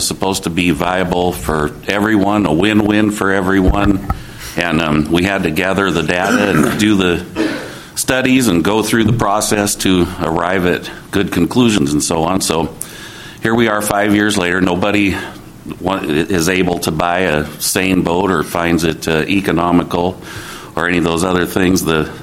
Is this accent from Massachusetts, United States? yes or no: no; Astoria, Oregon, United States; I'm from Astoria, commercial fisherman there.